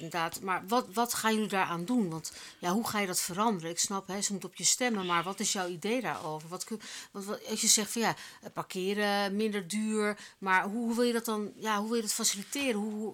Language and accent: Dutch; Amsterdam, North Holland, Netherlands; born there; Daar ben ik dus ook geboren.